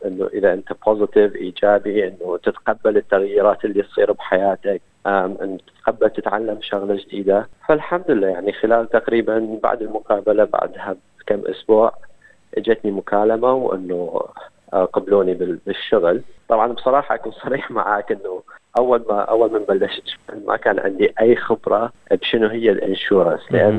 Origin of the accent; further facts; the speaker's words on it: Iraq; moved away as an adult; أنا جيت من العراق. أوكي. وبالعراق كنت طالب مرحلة رابعة صيدلة، كنت أدرس بكلية الصيدلة.